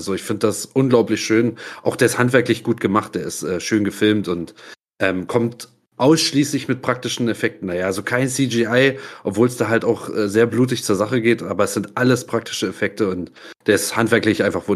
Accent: Forst, Brandenburg, Germany; Ich komme aus Brandenburg, dem dünn besiedelten Brandenburg, aus einer kleinen Stadt namens Forst, Lausitz. Und ja, das war's schon. Hier bin ich geboren und aufgewachsen.

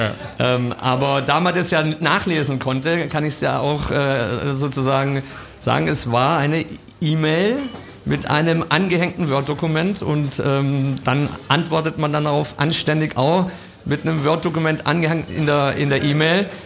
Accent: Baden-Württemberg, Germany; als Schwabe hätte ich natürlich auch immer gerne höhere Eigenkapitalquote

